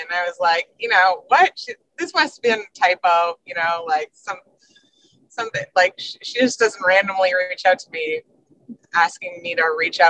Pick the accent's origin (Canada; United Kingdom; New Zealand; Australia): Canada; now in United States; I grew up in Canada, you know, I'm new to the U.S.